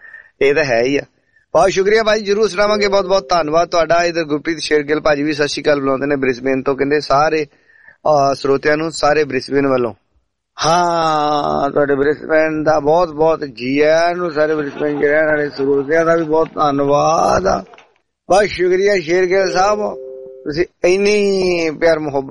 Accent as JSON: {"language": "Punjabi", "town": "Tashpur", "region": "Punjab", "country": "India", "tie": "born or raised there", "said": "ਅਸੀਂ ਵੀ ਸੁਲਤਾਨਪੁਰ ਲੋਧੀ ਤੋਂ ਹੀ ਆ। ਸਾਡਾ ਪਿੰਡ ਤਾਸ਼ਪੁਰ ਆ"}